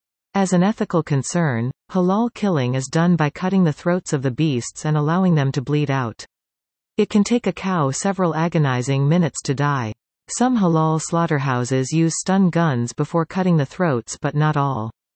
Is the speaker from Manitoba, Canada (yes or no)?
yes; Brandon, Manitoba, Canada; I grew up in Brandon, Manitoba, a pretty little prairie city with a slaughterhouse outside of the city limits.